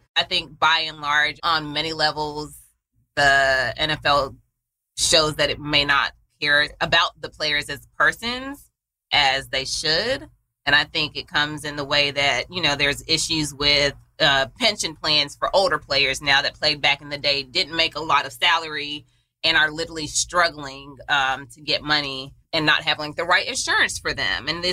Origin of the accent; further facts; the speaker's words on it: United States; My parents, I'm a first generation American. So my parents are Jamaicans on all sides of my family, both mother and father.